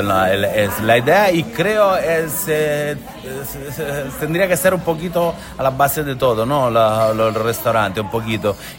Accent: Naples, Campania, Italy; yo vengo de una tierra que es un paraíso. Yo vengo de Nápoles, que por mí, ser de parte, es la ciudad más guapa del mundo.

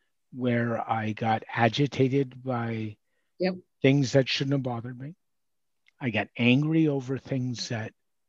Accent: Canada; And being a Canadian, add 30% to that.

